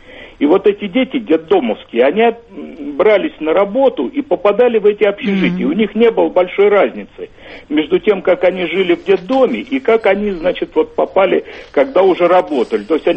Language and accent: Russian; Moscow, Russia; now in Ivanteyevka, Russia; мы москвичи коренные, значит, и были, вот когда университет строился, выселены из Москвы в город Ивантеевка.